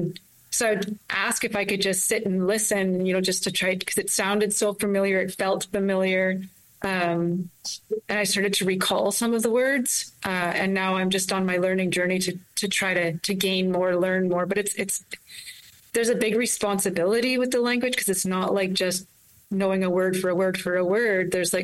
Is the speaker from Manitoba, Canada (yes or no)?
yes; Steinbach, Manitoba, Canada; also born or lived in Red Lake; I would have been 7, almost 8 at that point. And we grew up in Steinbeck, and like the school had half days in German and half days in English.